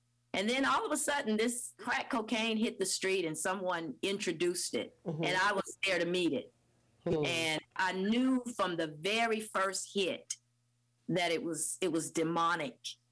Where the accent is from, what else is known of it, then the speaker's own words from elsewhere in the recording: Florida, United States; I grew up in North Florida and played basketball on a tree.